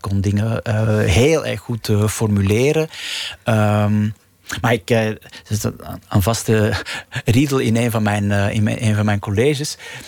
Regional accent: Belgium; Ben je Vlaming, ben je Belg, sluiten die twee elkaar uit, vullen ze elkaar aan. Dat zijn dagelijkse dingen voor iedereen met mijn achtergrond.

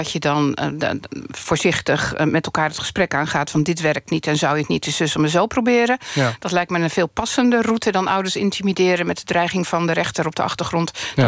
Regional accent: Rotterdam, South Holland, Netherlands; Kijk, ik ben van Rotterdam.

